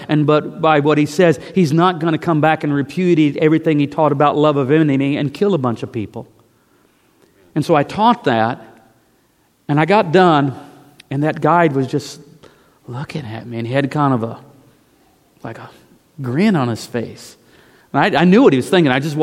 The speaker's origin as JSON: {"language": "English", "country": "United States", "said": "Now, you know, I'm just an American pastor"}